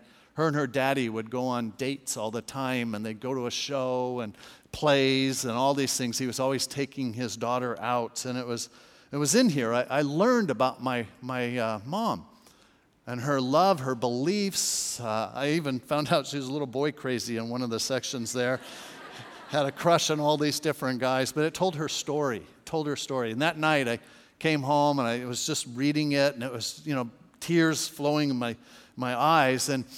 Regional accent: Hermosa Beach, California, United States; I grew up in Hermosa Beach up in L.A. County area, the beach community

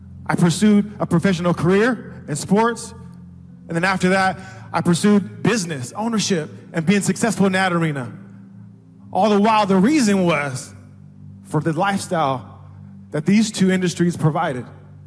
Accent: San Diego, California, United States; I grew up here in San Diego, and I consider myself a good guy, a good person, right?

